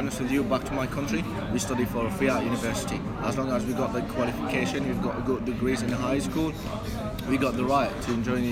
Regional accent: Syria; English is a second language; now in United Kingdom; I came from Syria.

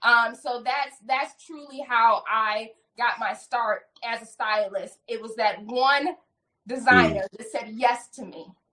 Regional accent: Bartlett, Illinois, United States; moved away as an adult; also born or lived in Chicago / New York; in Chicago, my hometown, Bartlett, Illinois.

